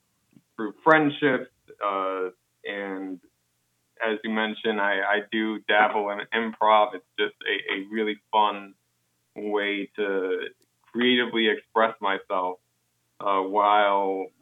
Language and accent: English; Queens, New York, United States; from Queens, New York.